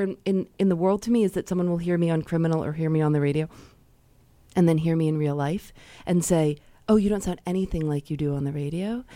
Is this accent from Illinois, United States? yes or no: yes; Chicago, Illinois, United States; a lot of times people will say, are you from another country? I'm from Chicago.